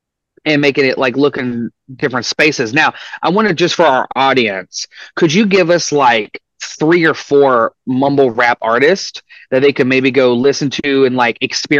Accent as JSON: {"language": "English", "town": "Macon", "region": "Georgia", "country": "United States", "tie": "born or raised there", "said": "like my hometown, which I'm from Macon, got an address, but I went to like not where Anthony went. I went to Jones County High School, which is like a primarily white."}